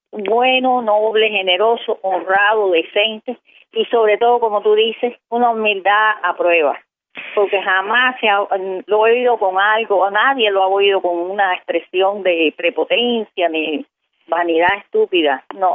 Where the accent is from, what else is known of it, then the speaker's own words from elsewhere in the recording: Cuba; porque lo importante es que somos cubanos y queremos la libertad.